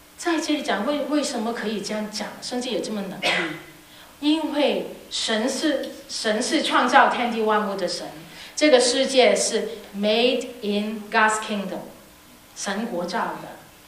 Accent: Hong Kong; 我从小在香港读书，

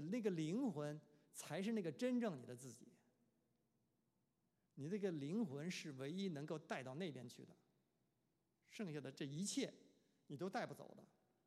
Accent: China; 因为啊我是大陆嘛，我从那个环境长大，对我来讲，那边的一

